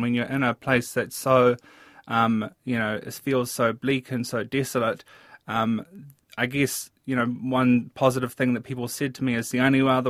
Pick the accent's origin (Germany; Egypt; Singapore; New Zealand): New Zealand; Dunedin, Otago; also born or lived in Wanaka; I grew up in Dunedin and Wanaka. I'm an Otago girl.